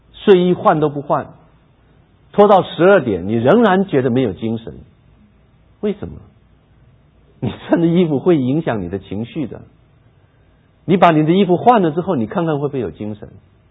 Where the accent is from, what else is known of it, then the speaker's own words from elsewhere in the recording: China; 我们中国人讲一句话叫做好死不如赖活着，就是这个意思。